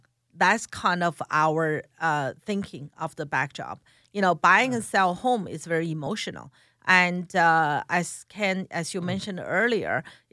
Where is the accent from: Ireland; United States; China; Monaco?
China; At that time, I come from China. We only have one room for the family of four, only one room, small room.